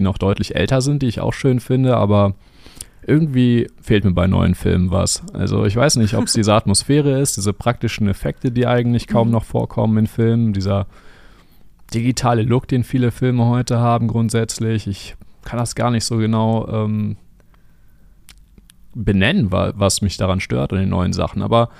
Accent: Düsseldorf, North Rhine-Westphalia, Germany; 5 Dinge, ja, ich bin Düsseldorfer.

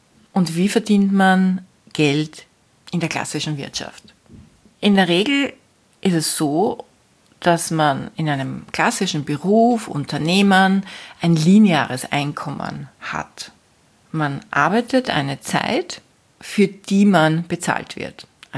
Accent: Austria; Das Gleiche finden wir auch beim Militär oder beim Bundesheer, wie man bei uns in Österreich sagt, in Deutschland sagt man, glaube ich, Bundeswehr.

